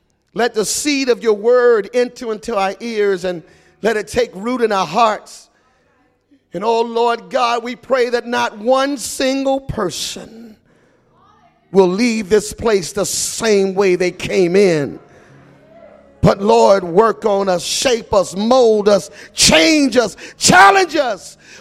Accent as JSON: {"language": "English", "region": "Virginia", "country": "United States", "said": "I come from the East Coast, the state of Virginia, a state full of revival."}